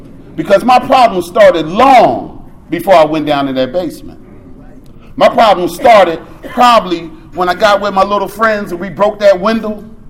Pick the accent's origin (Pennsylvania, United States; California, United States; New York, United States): Pennsylvania, United States; Philadelphia; My mother's from Savannah, Georgia. She did not play. We grew up in Philly, but we was raised like we was on one of those porches in Savannah, Georgia.